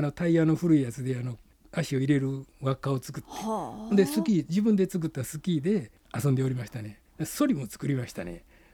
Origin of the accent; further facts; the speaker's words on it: Wakasa, Fukui, Japan; 私の出身は福井県若狭町と申すんですけれども、拉致被害者の千村さんご一家の小浜市、はい、あそこにある若狭高等学校を卒業いたしました。